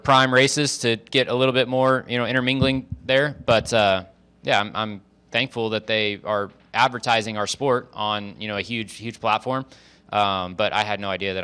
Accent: Oklahoma, United States; Anytime I'm back in Oklahoma, I really enjoy cheering on my hometown team.

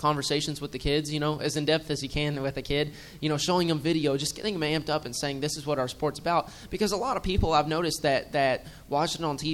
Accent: Louisville, Kentucky, United States; And they're going to have my back just because I'm from Louisville.

